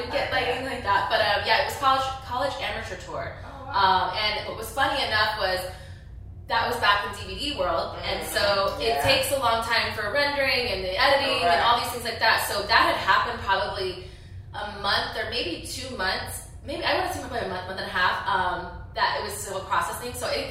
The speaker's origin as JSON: {"language": "English", "region": "Texas", "country": "United States", "lives_now": "Los Angeles, United States", "said": "I signed with LA Direct like a week later, and then I moved from Texas, and then here I am, haven't left."}